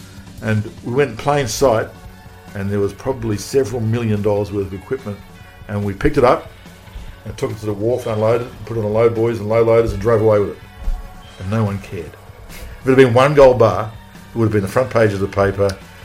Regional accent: Sydney, New South Wales, Australia; born there; I was born in Sydney.

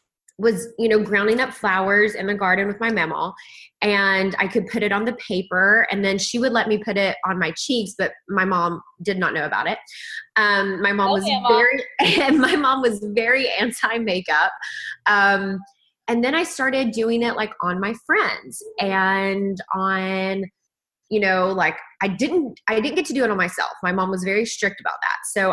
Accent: Kingsport, Tennessee, United States; moved away as an adult; In Kingsport, Tennessee.

